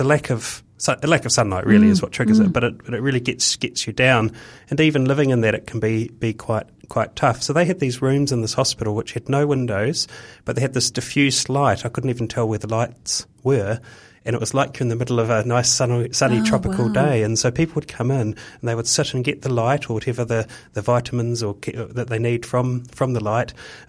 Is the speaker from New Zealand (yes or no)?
yes; North Island, New Zealand; Growing up in the North Island, we didn't have that experience of extreme and prolonged cold